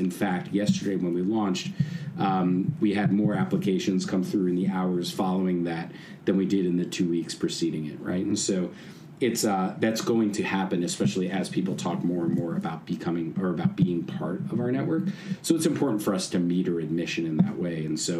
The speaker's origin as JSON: {"language": "English", "region": "New York", "country": "United States", "said": "as a New Yorker, I have the front row seat to a few of them."}